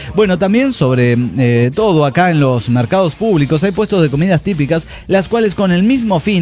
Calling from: Coacalco, State of Mexico, Mexico; de Coacalco, Edomex.

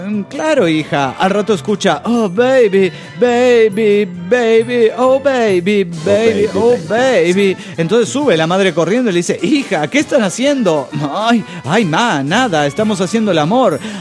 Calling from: California, United States; de Silicon Valley.

